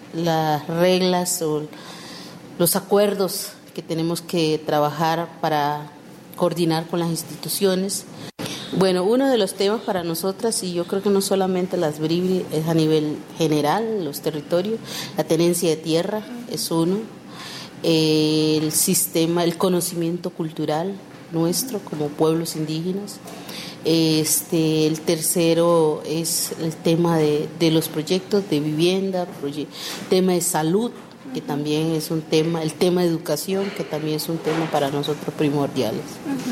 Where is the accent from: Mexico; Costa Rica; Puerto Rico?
Costa Rica; Talamanca, Limón; Yo soy indígena bribri de Talamanca.